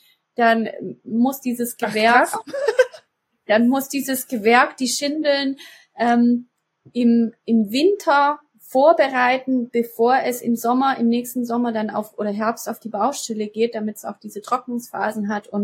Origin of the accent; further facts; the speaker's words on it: Baden-Württemberg, Germany; also ich komme ja aus dem Großraum Stuttgart